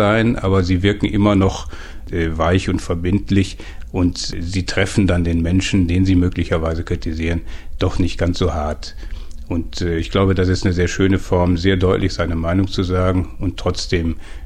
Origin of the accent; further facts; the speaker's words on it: Westerholt, North Rhine-Westphalia, Germany; Ich bin in Westerholt geboren, gegenüber der Martinuskirche. Ich bin hier in Herten zur Schule gegangen, einer der wenigen Westerholter, die meisten gingen nach Buhr. Und ich bin hier dann eigentlich geblieben